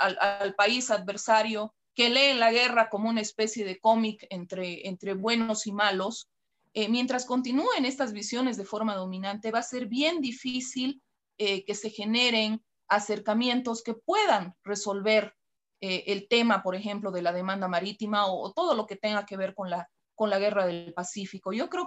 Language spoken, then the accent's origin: Spanish; Bolivia; yo como boliviana tendría que reforzar el nacionalismo boliviano